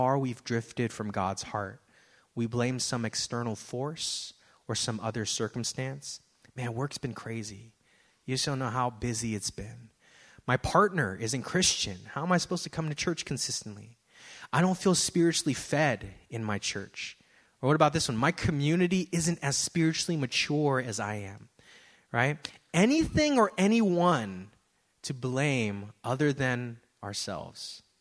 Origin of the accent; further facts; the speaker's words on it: San Francisco, California, United States; Now, I grew up in San Francisco